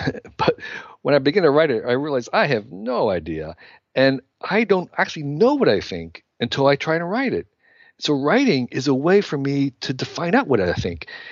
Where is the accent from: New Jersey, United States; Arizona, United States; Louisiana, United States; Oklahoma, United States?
New Jersey, United States; I grew up in New Jersey. I'd never left New Jersey. We never took vacations. It's hard to describe how parochial New Jersey was back in, you know, the 1960s.